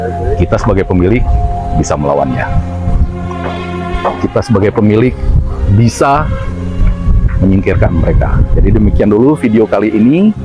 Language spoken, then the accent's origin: Indonesian; Aceh, Indonesia; Setelah itu baru saya orang Indonesia suku Gayo. Saya orang Gayo.